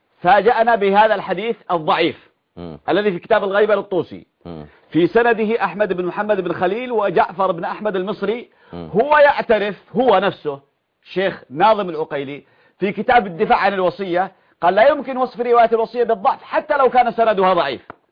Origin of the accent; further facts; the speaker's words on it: Yemen; كما يسموها عندنا في اليمن